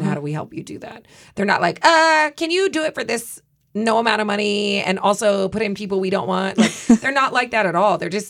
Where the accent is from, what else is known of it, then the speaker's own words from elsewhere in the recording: Midwest, United States; With adult children and kind of, you know, living in the Midwest, I think is dope because I'm from the Midwest. This does not take place in my hometown or state